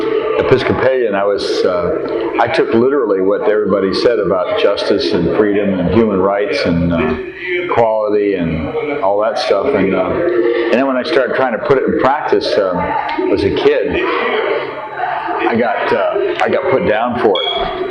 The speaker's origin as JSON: {"language": "English", "town": "Albuquerque", "region": "New Mexico", "country": "United States", "tie": "born or raised there", "said": "I was born in 1938 in Albuquerque, New Mexico. And I was just an ordinary little white guy in Albuquerque."}